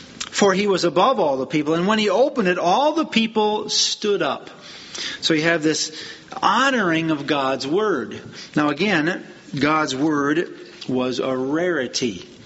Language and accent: English; Wisconsin, United States; Where I grew up in Wisconsin, it was Amen.